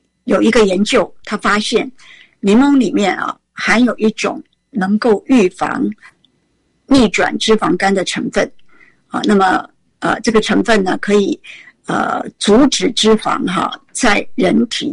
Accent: China; 黄芪其实我们中国人已经用了几年了啊

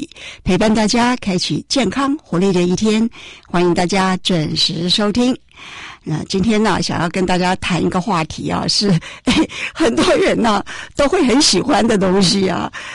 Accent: Taiwan; 我们不只是对我们台湾人呐

